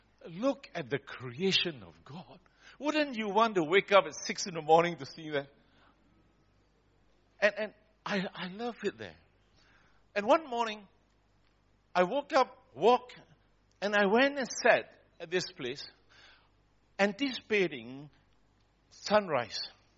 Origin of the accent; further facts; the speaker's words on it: Australia; because I come from Australia, we ask questions differently.